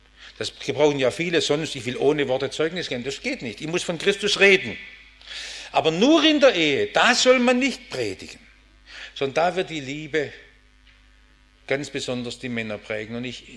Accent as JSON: {"language": "German", "town": "Stuttgart", "region": "Baden-Württemberg", "country": "Germany", "tie": "born or raised there", "said": "Ich bin ja im Stuttgarter Westen aufgewachsen"}